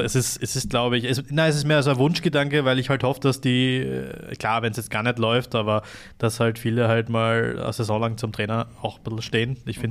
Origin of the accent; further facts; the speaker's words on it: Hamburg, Germany; aus Hamburg.